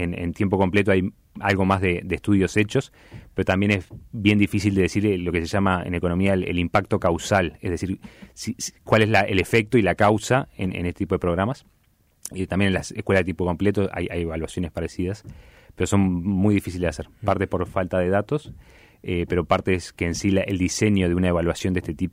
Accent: Uruguay; como uruguayos

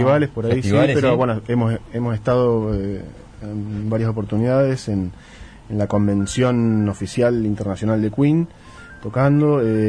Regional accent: Rosario, Santa Fe, Argentina; Nosotros somos de Rosario y nada que ver con ellos.

